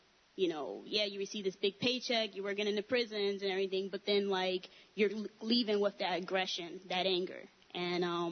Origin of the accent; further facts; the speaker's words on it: New York City, New York, United States; now in South Hill, United States; I live South Hill. I'm from New York City.